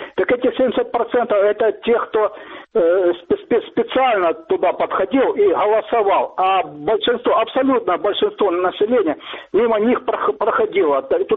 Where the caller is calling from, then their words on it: Mariupol, Donetsk Oblast, Ukraine; с Мариуполя.